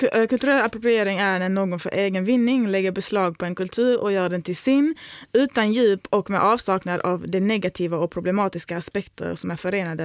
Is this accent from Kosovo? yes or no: yes; Kosovo; jag är kosovoalban